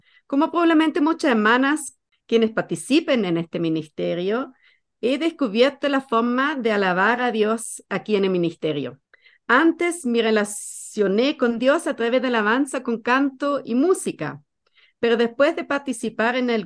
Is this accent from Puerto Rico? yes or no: no; Germany; accent: German; Spanish is a second language; moved away as an adult; now in Chile; como se nota de mi acento, no soy chilena, sino alemana. Pero vivo ya hace 18 años aquí en Chile. Estoy casada con Juan Pablo, quien es chileno